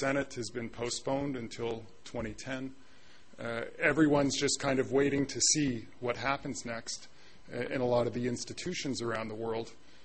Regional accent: British Columbia, Canada; as a Canadian from British Columbia originally, take any chance I can get to come back

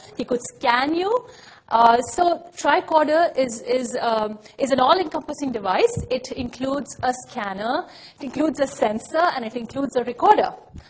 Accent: India; now in Montreal, Canada; I grew up in India, so I was a big fan of Star Trek. And I didn't know that I would land up in Montreal

